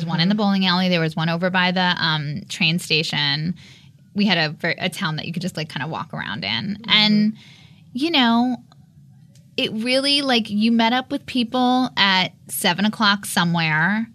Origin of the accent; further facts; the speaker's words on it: New York, United States; I mean, I was thinking about how when I was in middle school, I'm from Long Island, we went to the mall.